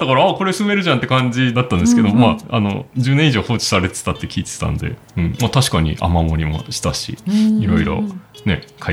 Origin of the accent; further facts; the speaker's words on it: Hokkaido, Japan; 僕北海道出身で常に断熱ある家で住んでたんで